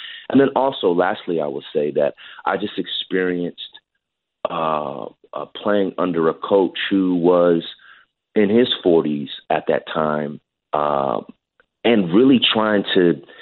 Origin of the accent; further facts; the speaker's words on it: Hayward, California, United States; I grew up in the Bay Area. The Bay Area is extraordinarily diverse.